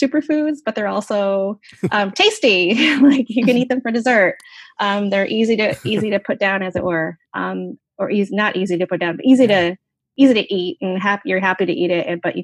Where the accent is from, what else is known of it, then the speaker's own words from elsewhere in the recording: New York, United States; I was growing up in Central New York, very red part of New York, where I was really the only Asian American person there, except for one or two others.